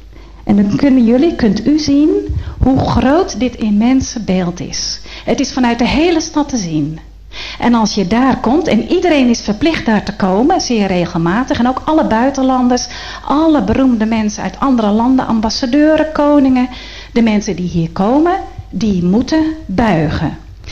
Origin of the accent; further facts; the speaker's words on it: Werkendam, North Brabant, Netherlands; also born or lived in Nigeria / Indonesia; Ik kom uit Werkendam. Ik heb jarenlang voor de zending gewerkt in Nigeria en later in Indonesië, Irian Jaya.